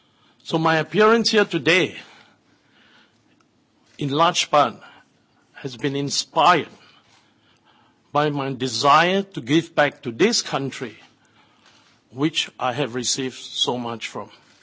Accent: Malaysia; moved away as an adult; back in 1971, I was just an 18-year-old skinny kid growing up in Malaysia

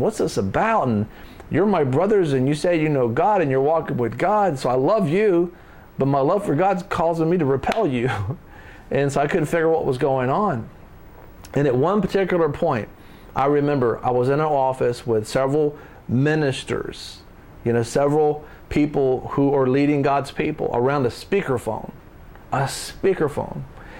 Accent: United States; I'm glad I'm American

